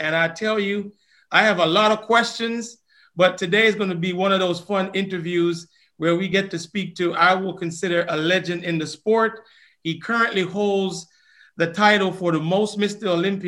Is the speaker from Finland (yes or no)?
no; Kingston, Jamaica; also born or lived in Trinidad and Tobago; when I was a youngster growing up in Kingston, Jamaica, and also living in Trinidad and Tobago.